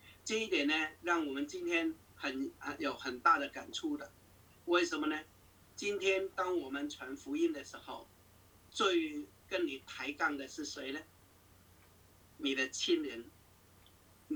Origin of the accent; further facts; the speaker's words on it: Hong Kong; 我相信你在新闻都听到，我是香港人，我当然对香港现在的那个情况非常了解。